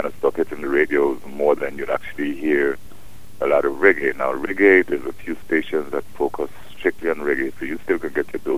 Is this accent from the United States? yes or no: no; Tortola, British Virgin Islands; born there; I was born in Tortola, yes.